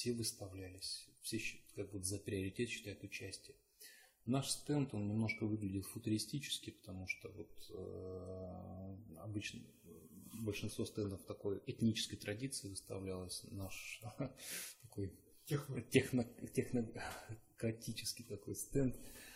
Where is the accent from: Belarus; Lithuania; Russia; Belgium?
Russia; На что мы, смеясь, говорили, нет, мы из России.